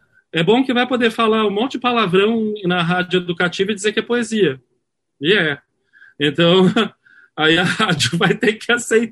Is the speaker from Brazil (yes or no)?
yes; Campinas, São Paulo, Brazil; born there; eu nasci em Campinas, né? Aí morei um tempo em São Paulo, voltei para Campinas para me formar, né? Fui para São Paulo